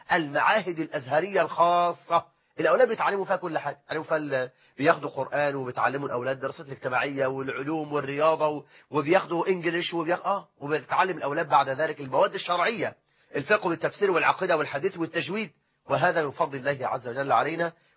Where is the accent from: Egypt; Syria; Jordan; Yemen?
Egypt; كل التعليم عندنا في مصر تعليم سيء للغاية